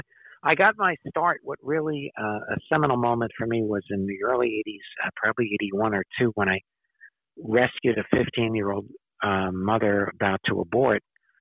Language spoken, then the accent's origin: English; Staten Island, New York, United States; although I grew up on Staten Island